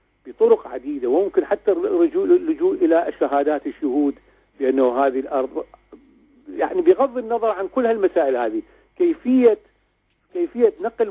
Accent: Iraq; استخدمت الجنسية العراقية لإثبات كوني أنا عراقي

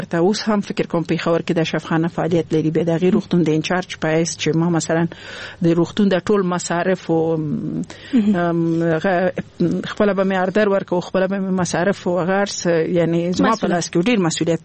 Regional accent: Laghman, Afghanistan; also born or lived in Nangarhar; زه خپل د لغمان ولایت يم

